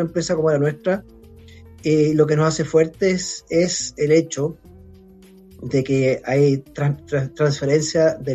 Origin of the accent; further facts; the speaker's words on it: Valdivia, Los Ríos, Chile; yo también soy valdiviano, crecí en Valdivia.